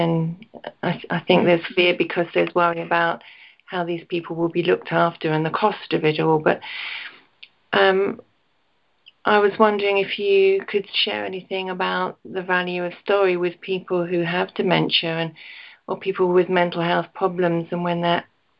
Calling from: Scotland, United Kingdom; I'm calling from Scotland.

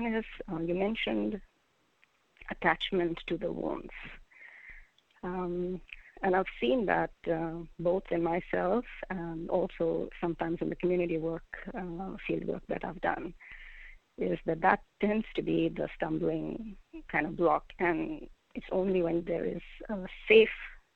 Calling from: California, United States; I'm calling from Southern California.

